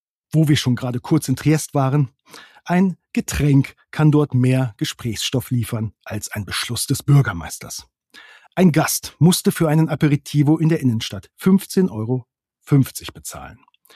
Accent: Northern Germany, Germany; Ich weiß, in Bayern und Österreich sagt man China, bei uns in Norddeutschland aber China.

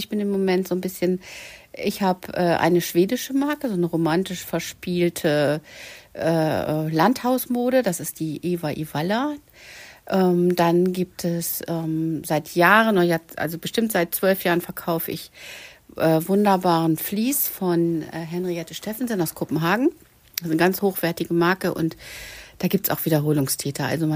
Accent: North Rhine-Westphalia, Germany; moved away as an adult; now in Dithmarschen, Germany; Nein, ich komme tatsächlich aus dem Ruhrgebiet. Und ich bin quasi Bergmannskind.

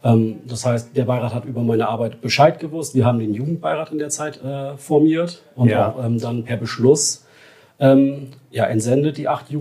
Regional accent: Vegesack, Bremen, Germany; Ja, ich komme aus Fegesack. Also geboren bin ich in Fegesack.

